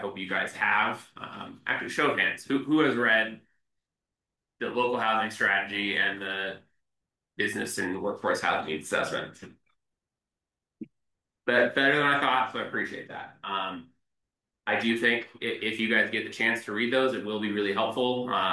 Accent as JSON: {"language": "English", "town": "Bozeman", "region": "Montana", "country": "United States", "tie": "born or raised there", "said": "So I grew up in Bozeman instead."}